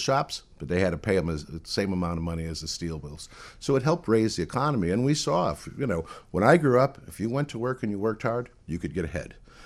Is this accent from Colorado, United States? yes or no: no; Gary, Indiana, United States; My father was a steelworker. I grew up in Gary.